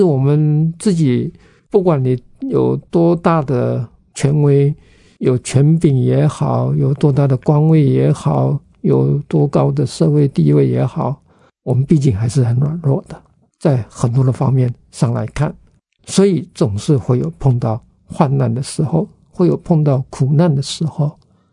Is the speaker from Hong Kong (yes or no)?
no; southern Taiwan, Taiwan; 我是南部人，所以我们在南部那时候初中毕业考高中方向就是台南一中